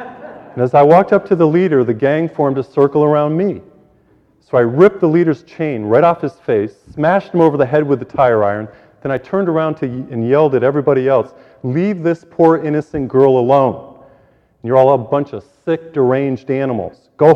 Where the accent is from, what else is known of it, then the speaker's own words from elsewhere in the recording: Massachusetts, United States; Can you imagine, you know, we come from Massachusetts.